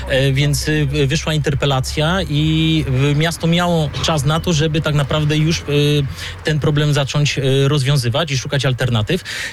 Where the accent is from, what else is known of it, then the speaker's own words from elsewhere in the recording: Świętokrzyskie Voivodeship, Poland; Sam jako dziecko tutaj, grając na niedalekim boisku Orląt, miałem okazję też to widzieć